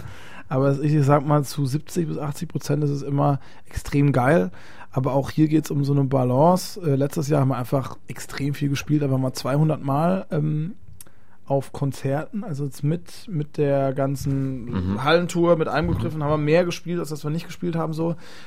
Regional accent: Southern Germany, Germany; Nee, ich komme ja aus dem Süden, ne? Süddeutscher bin ich ja.

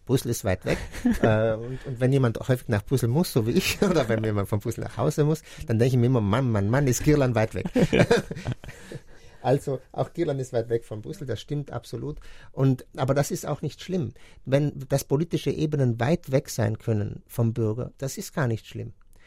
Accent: Trentino-Alto Adige, Italy; dass wir zum Beispiel als Südtiroler

